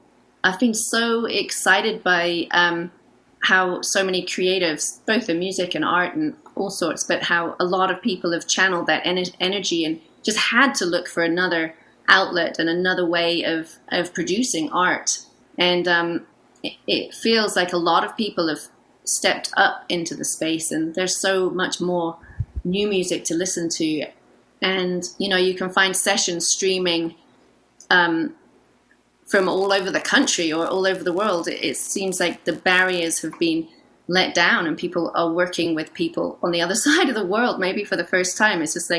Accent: East of England, United Kingdom; I am from it's kind of southeastern area, coast of England, in an area called East Anglia. And I grew up there till I was abou

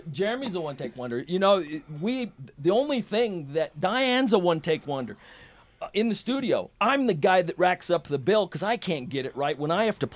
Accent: Scottsbluff, Nebraska, United States; Well, I grew up in Scottsbluff, Nebraska.

